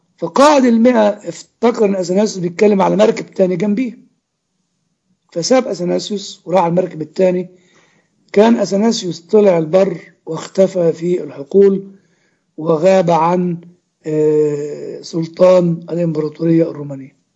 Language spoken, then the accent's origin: Arabic; Upper Egypt, Egypt